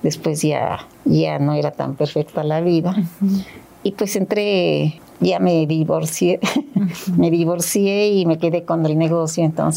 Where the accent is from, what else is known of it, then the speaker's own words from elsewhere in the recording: Zacatecas, Mexico; also born or lived in Mexico City; Nací en Ciudad de México, pero desde recién nacida nos fuimos a vivir a Zacatecas. Allá mi papá tenía su negocio y una tienda muy surtida y allá vivimos.